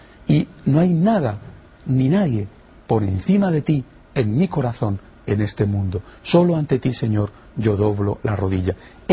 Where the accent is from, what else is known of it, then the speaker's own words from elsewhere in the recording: Spain; yo vengo de España